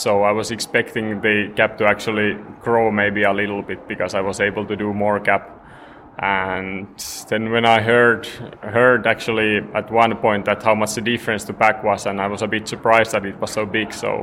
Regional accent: Southern Finland, Finland; English is a second language; In Finland, in southern Finland, yeah.

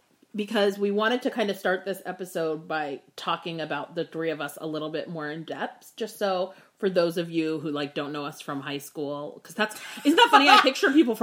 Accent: Sacramento, California, United States; Okay, so I grew up in East Sacramento with my mom and my twin sister

